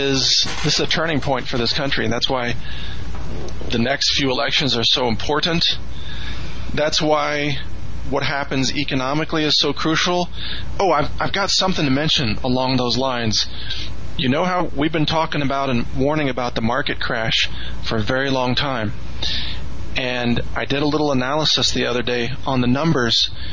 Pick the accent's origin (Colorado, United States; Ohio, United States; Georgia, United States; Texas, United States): Texas, United States; I'm a Texan. I'm pro-Texas.